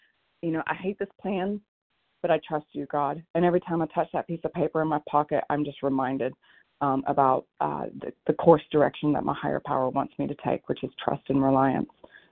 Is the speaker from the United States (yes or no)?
yes; Oregon, United States; Yeah, you bet. Good morning. I'm from Oregon.